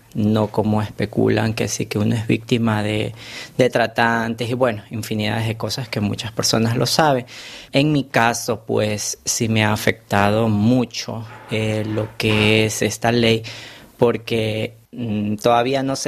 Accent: Ecuador; moved away as an adult; now in France; soy de Ecuador. Llevo acá en la Francia específicamente 8 años.

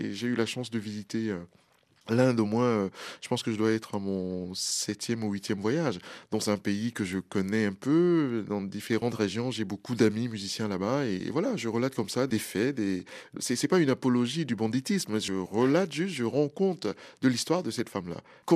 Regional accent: Cameroon; Le Nigeria est un pays voisin de mon pays d'origine, le Cameroun.

